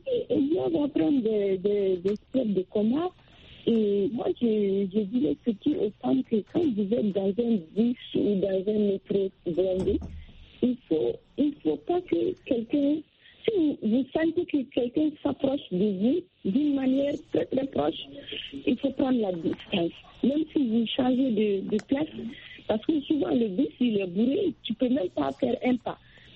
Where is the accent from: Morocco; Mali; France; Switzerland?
Mali; Moi, je pense que chez nous, au Mali